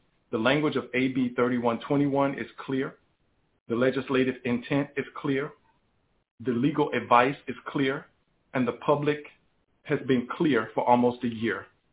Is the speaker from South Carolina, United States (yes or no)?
yes; South Carolina, United States; born there; I'll continue to say that I was born almost 55 years ago as an American Negro in South Carolina.